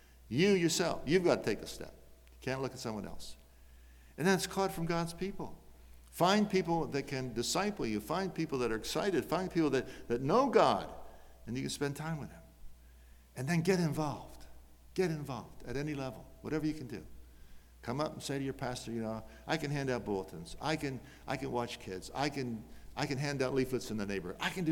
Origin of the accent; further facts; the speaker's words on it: United States; Because as an American youth worker, I knew you could not have a conference without a bonfire.